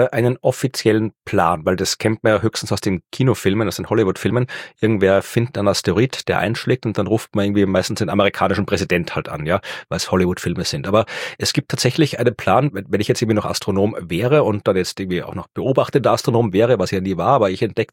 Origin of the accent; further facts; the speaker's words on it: Austria; Muss ich als Österreicher, dann muss ich mich bei Van der Bellen melden, bei unserem Präsidenten